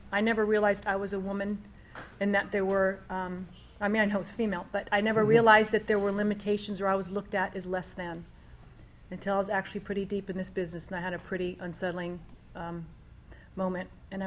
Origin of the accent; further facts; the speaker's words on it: Arlington, Virginia, United States; also born or lived in Washington, D.C.; I mean, I was raised in Washington, D.C., Arlington, Virginia, born in D.C., and raised in a household where one was Republican, one was Democratic.